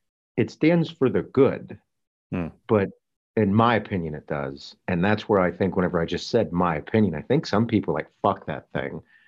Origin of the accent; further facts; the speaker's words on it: United States; I'm very proud of where I'm from. I'm an American. I'm very proud of it.